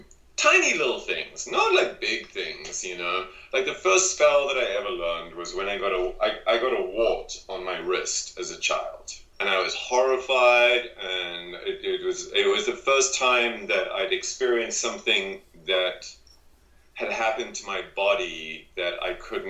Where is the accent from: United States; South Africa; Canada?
South Africa; I grew up in South Africa, a different country, and I grew up in a very strange political time in South Africa